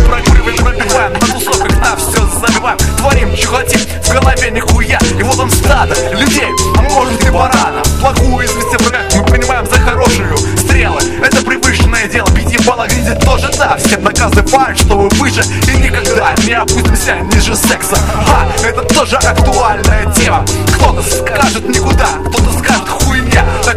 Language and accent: Russian; Megion, Khanty-Mansi Autonomous Okrug, Russia; Слушайте меня внимательно, я выходец из Мегиона. Это северная тематика, представляю вам мой рэп холодного севера.